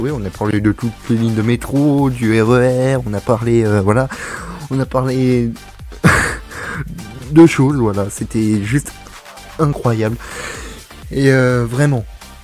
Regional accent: Paris, Île-de-France, France; Et ça, là, ça se voit les Parisiens. Nous sommes vraiment des Parisiens. On a parlé de métro. Voilà. On a parlé des lignes de métro.

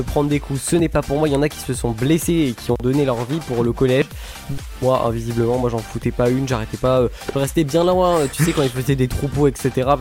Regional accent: France; Non, mais en même temps, on est français.

